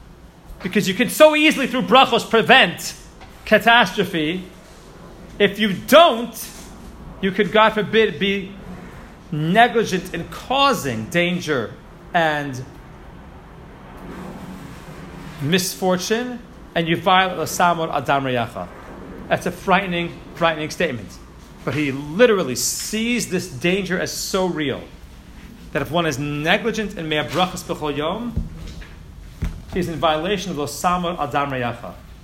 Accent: Toronto, Ontario, Canada; the shul I grew up in Toronto

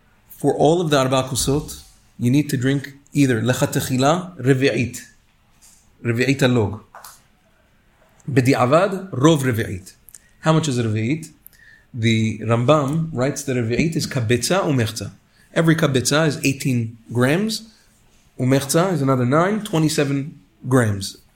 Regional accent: United States; Now, we're American, so we don't do this stuff.

